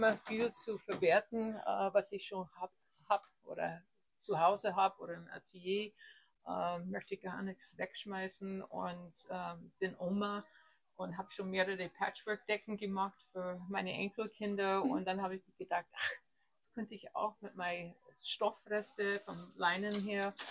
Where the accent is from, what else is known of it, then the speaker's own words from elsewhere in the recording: United States; German is a second language; Und ich als Amerikanerin bin auch viele Jahre immer hin und her geflogen zur Familie